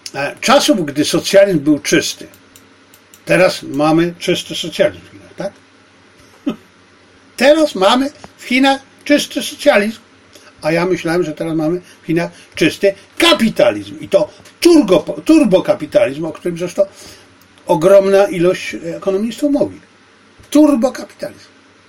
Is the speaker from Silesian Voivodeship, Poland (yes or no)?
yes; Silesian Voivodeship, Poland; tego sformułowania jeszcze z mojego dzieciństwa na Śląsku